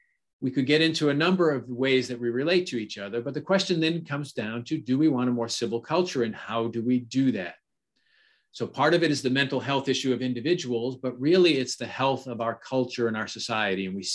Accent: Alaska, United States; So going to our gun situation, I'm from Alaska.

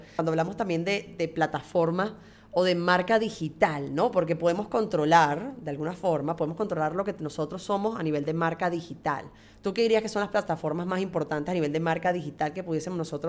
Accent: Spain; como todo español

